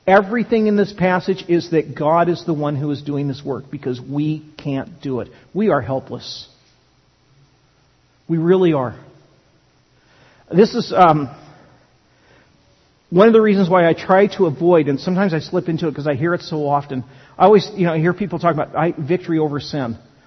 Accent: California, United States; I grew up in California in the late 60s and early 70s.

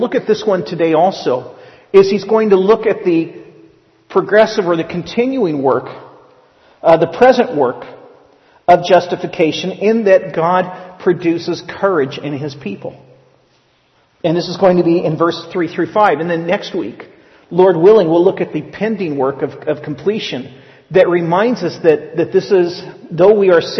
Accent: North Highlands, California, United States; And I grew up in the North Highlands area. A lot of hippies in North Highlands. Actually, there still are.

